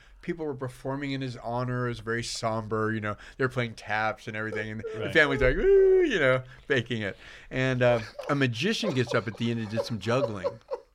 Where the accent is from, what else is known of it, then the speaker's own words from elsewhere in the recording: San Francisco, California, United States; I grew up in San Francisco, and I used to go to school on Nob Hill, drop down into Chinatown every day.